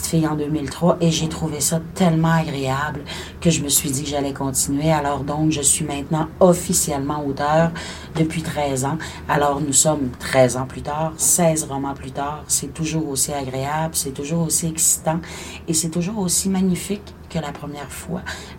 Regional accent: Quebec, Canada; c'est une expression consacrée chez nous au Québec

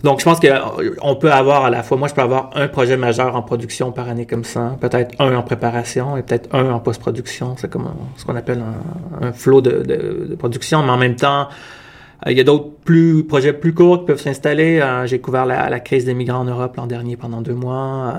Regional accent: Quebec, Canada; en tant que Québécois, en tant que personne qui a beaucoup de contacts avec les différentes communautés culturelles ici, ailleurs.

